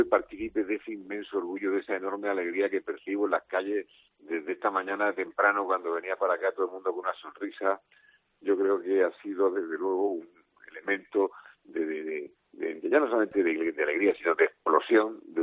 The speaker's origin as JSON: {"language": "Spanish", "region": "Region of Murcia", "country": "Spain", "said": "cuando nos preguntan de dónde somos a los murcianos, siempre tenemos que decir nosotros somos de donde Carlos Alcaraz."}